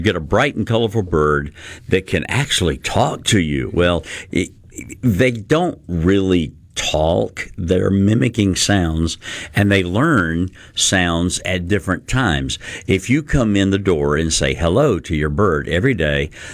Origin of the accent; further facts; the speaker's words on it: Mississippi, United States; My grandfather, I grew up down on the Mississippi coast.